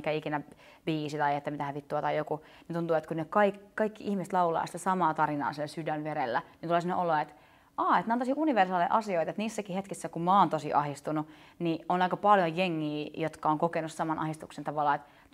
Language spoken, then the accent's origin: Finnish; Lohja, Uusimaa, Finland; mä muutin Lohjalta 16-vuotiaan